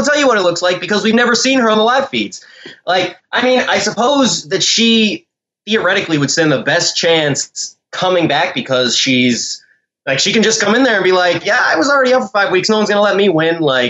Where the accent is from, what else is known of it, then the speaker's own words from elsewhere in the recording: United States; But you know, I'm from America, so I guess I don't.